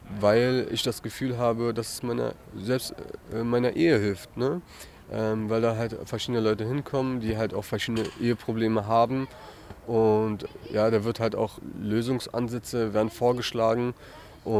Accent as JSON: {"language": "German", "country": "Germany", "tie": "born or raised there", "said": "Wir sind zwar in Deutschland geboren und groß geworden"}